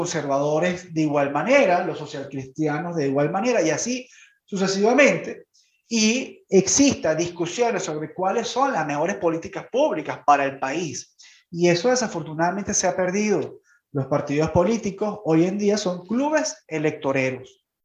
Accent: Venezuela; Primero, somos venezolanos, vivimos en Venezuela y nos interesa la recuperación de este país.

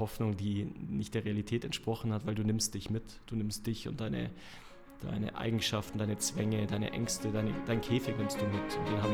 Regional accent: Füssen, Bavaria, Germany; now in Munich, Germany; heute bin ich 43 Jahre alt, bin gebürtiger Füssener, bin geboren in Füssen im Allgäu, hab da meine Jugend verbracht, dort mein Abitur gemacht.

